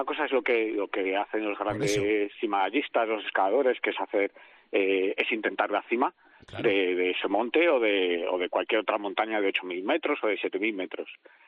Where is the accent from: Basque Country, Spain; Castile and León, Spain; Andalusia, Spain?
Castile and León, Spain; Salamanca; Yo vengo de Salamanca, de la meseta